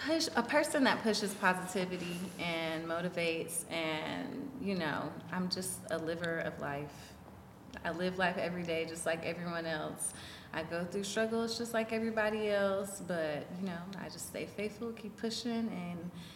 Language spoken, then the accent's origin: English; Huntsville, Alabama, United States; also born or lived in Indianapolis; now in St. Louis, United States; I'm not from Indianapolis either. I'm from Alabama.